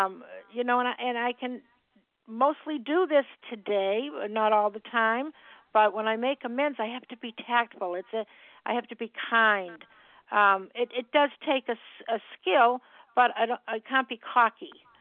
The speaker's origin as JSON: {"language": "English", "region": "Massachusetts", "country": "United States", "said": "I'm from Massachusetts."}